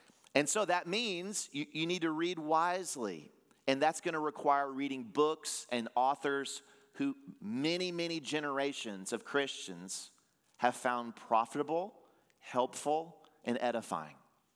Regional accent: Tennessee, United States; also born or lived in Virginia; I just came from Virginia. I was born in Virginia. I grew up in Tennessee, but I was born right outside D.C.

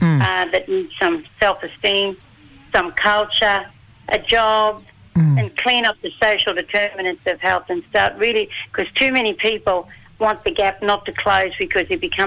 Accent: Queensland, Australia; Yeah, from my town called Birragubba and Kalkadoon and South Sea. Big mixture there, but mostly on the coast.

